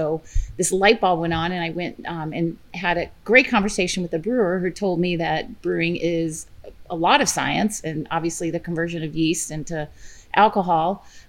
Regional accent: Iowa, United States; and I'm from Iowa, and my parents had picnics and block parties and pig roasts and whatnot.

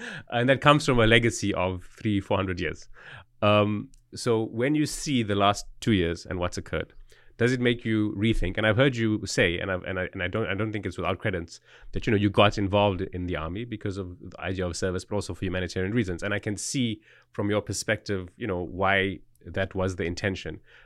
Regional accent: South Africa; I come from what was once called the third world, now called the developing world. I come from South Africa.

